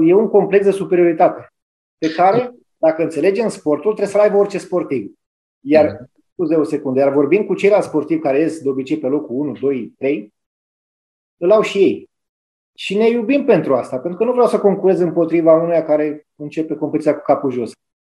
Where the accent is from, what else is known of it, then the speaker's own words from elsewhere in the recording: Târgoviște, Dâmbovița, Romania; am crescut în Târgoviște, lângă Curtea Domnească